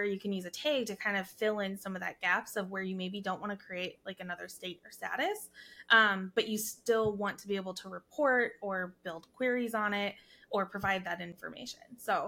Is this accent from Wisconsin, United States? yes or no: yes; Wisconsin, United States; accent: Wisconsin; Anyways, our nice Wisconsin accents here.